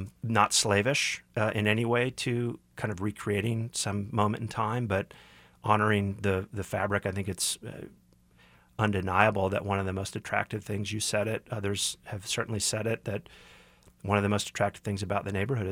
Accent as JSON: {"language": "English", "town": "Kansas City", "region": "Missouri", "country": "United States", "tie": "born or raised there", "said": "growing up in Kansas City, you could always feel like there was another plan"}